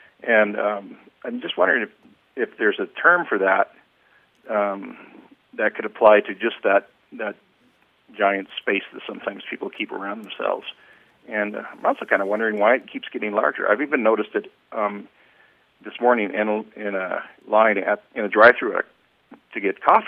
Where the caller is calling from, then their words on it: Reno, Nevada, United States; I'm calling from Reno, Nevada.